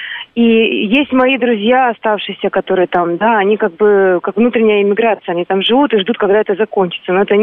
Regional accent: Odintsovo, Moscow Oblast, Russia; also born or lived in Ukraine; Я жила на Украине год, вот этот самый острый период, мама болела там, сама я из Одинцова, рождена на Украине.

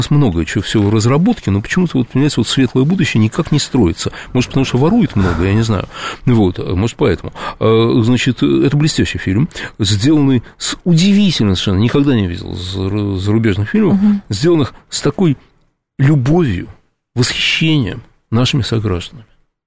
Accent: Russia; я нигде не сталкивался с плохим отношением к себе от того, что я из России.

